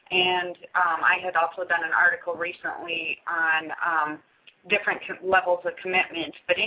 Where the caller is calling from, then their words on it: Hawaii, United States; Aloha, everyone. … I am back calling from Hawaii and with my co-host, Bob.